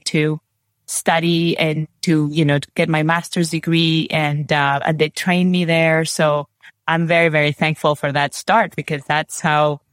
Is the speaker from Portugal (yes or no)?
no; Peru; first language Spanish; English is a second language; also born or lived in Brazil; now in Germany; I was born in Peru. So I have Spanish, and my mother is Brazilian. My father's Peruvian, grew up in both countries. So Portuguese and Spanish were my languages besides English.